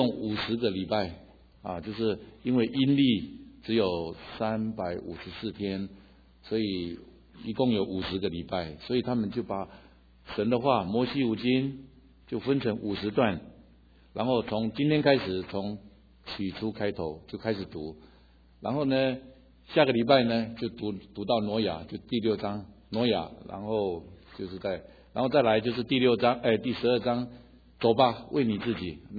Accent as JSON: {"language": "Chinese", "town": "Hualien", "region": "Hualien County", "country": "Taiwan", "tie": "born or raised there", "said": "在我的故乡花莲哈，我们都是在做丰年祭，在献上感恩。"}